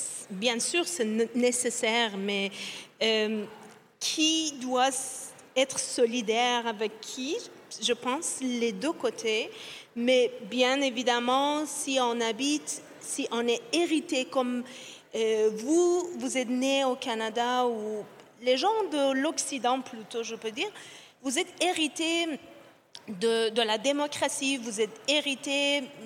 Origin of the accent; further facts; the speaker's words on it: Iran; born there; French is a second language; Par rapport à moi, que je suis née en Iran